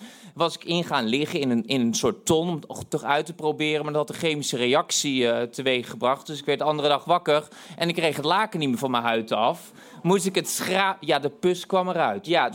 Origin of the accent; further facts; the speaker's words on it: Tilburg, North Brabant, Netherlands; ik kwam uit Tilburg. En ik had net heel mijn jeugd in een psychiatrische inrichting doorgebracht. Dus het was weer met schoorvoetend kwam ik terug de maatschappij in. Dus ik had een eigen huisje in Tilburg, de provincie Brabant, in een Finex-wijk.